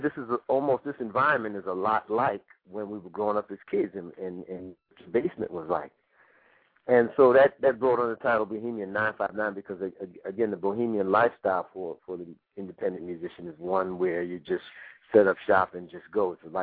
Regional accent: New York City, New York, United States; 959 represents the numbers of the house that I grew up in the Bronx.

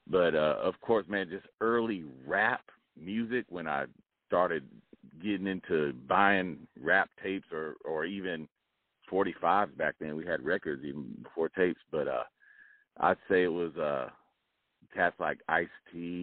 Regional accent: Boston, Massachusetts, United States; also born or lived in Phoenix / Albuquerque; we were in Boston because I was born in Phoenix and then moved with my family to Boston. And then ended up living outside of the city of Boston.

